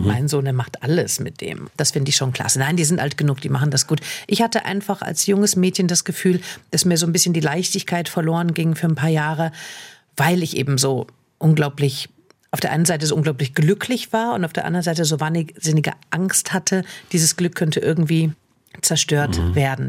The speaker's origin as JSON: {"language": "German", "town": "Ulm", "region": "Baden-Württemberg", "country": "Germany", "tie": "born there", "said": "Ich bin in Ulm geboren"}